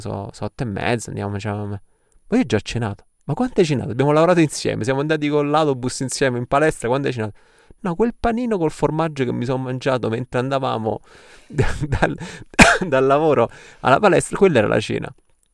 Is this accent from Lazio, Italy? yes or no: yes; Rome, Lazio, Italy; miei nonni, sono siciliani, però mio nonno è venuto a Roma, io sono nato e cresciuto a Roma